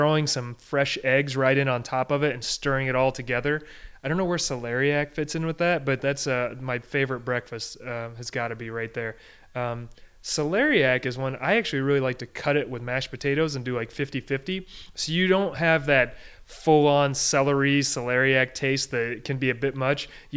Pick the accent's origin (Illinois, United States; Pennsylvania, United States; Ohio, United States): Illinois, United States; I also need to disclose I'm from Illinois, so we're talking flat corn country where I grew up.